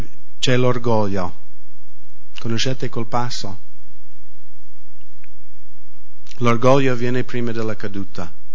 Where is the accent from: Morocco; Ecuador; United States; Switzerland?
United States